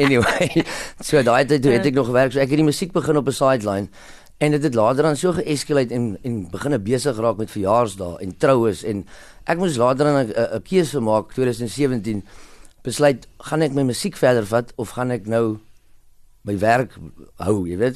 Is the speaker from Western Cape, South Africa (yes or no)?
yes; Parow, Western Cape, South Africa; born there; ek was in Perro gebore, so toe was ek daai tyd